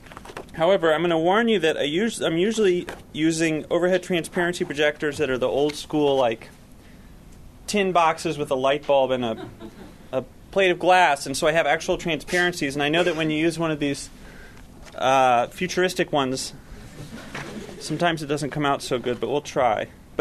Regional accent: Chapel Hill, North Carolina, United States; I grew up in Chapel Hill.

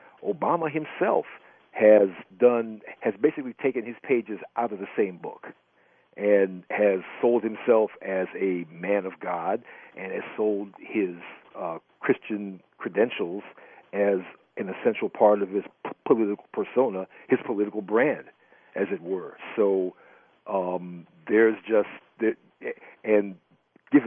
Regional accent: Chicago, Illinois, United States; moved away; Now, I'm from Chicago, and I'm even from the neighborhood that he represents, although I don't live there. Now, I moved out of Chicago at the end of 2000.

